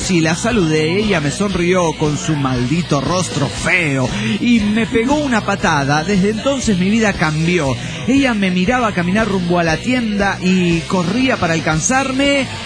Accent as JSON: {"language": "Spanish", "town": "Guadalajara", "region": "Jalisco", "country": "Mexico", "said": "Soy el trailero de Guadalajara, Jalisco, México."}